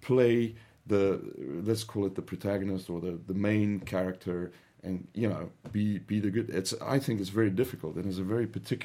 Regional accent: South Africa; first language Afrikaans; English is a second language; You know, this is working in my second language. So I'm first language Afrikaans speaker

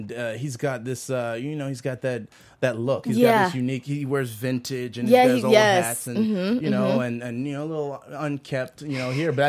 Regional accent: Virginia, United States; born there; I was born in Virginia.

